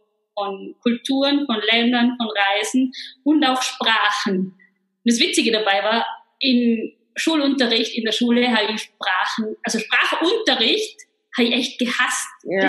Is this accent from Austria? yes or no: yes; Innsbruck, Tyrol, Austria; Ich komme ursprünglich aus Innsbruck und bin wirklich in einer rein österreichischen Familie aufgewachsen.